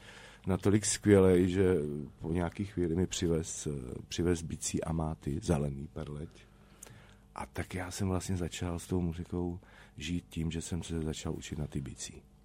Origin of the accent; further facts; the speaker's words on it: Hostinné, Hradec Králové Region, Czechia; Já pocházím z Hostinného.